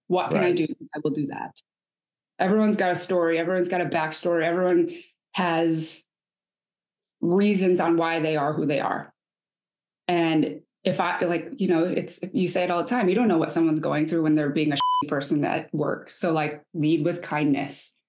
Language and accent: English; Michigan, United States; born or raised there